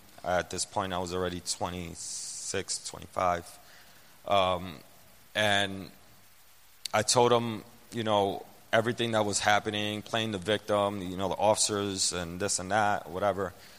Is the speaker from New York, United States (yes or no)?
yes; New York City, New York, United States; I grew up in the Lower East Side. And in the 80s and 90s, when you see everybody, it was just a really bad neighborhood.